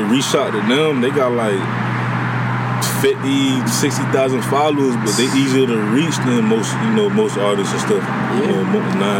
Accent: Miami, Florida, United States; growing up in Miami, we always had that.

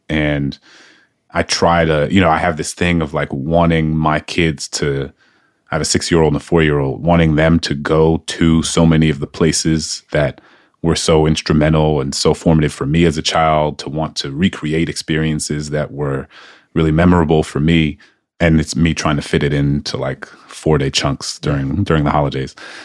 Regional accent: New Orleans, Louisiana, United States; when I was born and raised in New Orleans

